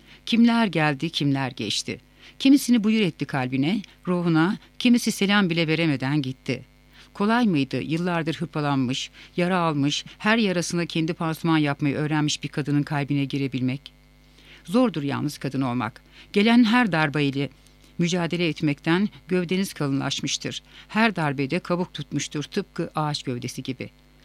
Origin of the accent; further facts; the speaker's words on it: Manisa, Turkey; 1971 yılında Manisa'da doğdum. Rumeli kökenli bir ailenin iki evladının küçüğüyüm.